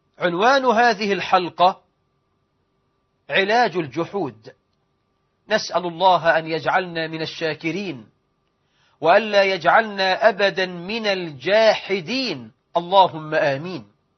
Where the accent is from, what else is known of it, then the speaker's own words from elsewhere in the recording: Egypt; اللهم اجعل بلدنا مصر آمنة مطمئنة، رخاء سخاء